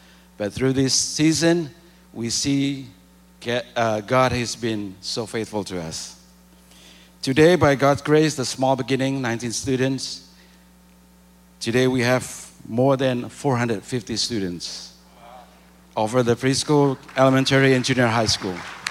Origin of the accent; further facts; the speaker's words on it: Surakarta, Central Java, Indonesia; I'm from Solo, Central Java, Indonesia.